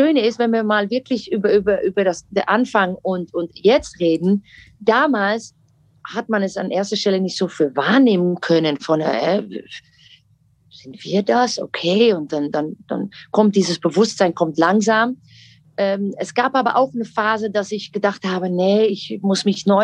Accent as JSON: {"language": "German", "country": "Netherlands", "second_language": "German", "said": "Ihr seid doch Deutsch, ich nicht. Ich bin Holländerin, ja."}